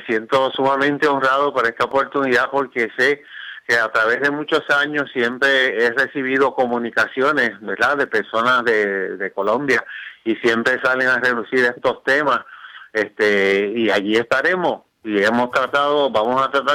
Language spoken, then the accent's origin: Spanish; Juncos, Puerto Rico; O sea, yo soy de Junco, pero Cagua es un pueblo, una ciudad céntrica para todos nosotros.